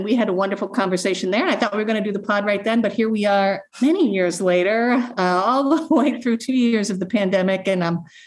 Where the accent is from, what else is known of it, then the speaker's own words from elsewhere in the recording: Ireland; I'm Irish.